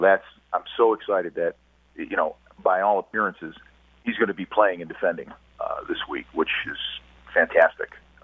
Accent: Cleveland, Ohio, United States; I grew up in Cleveland, Ohio.

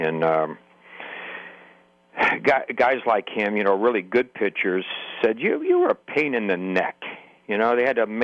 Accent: California, United States; I grew up in North California. I almost said Carolina, but that's way too far.

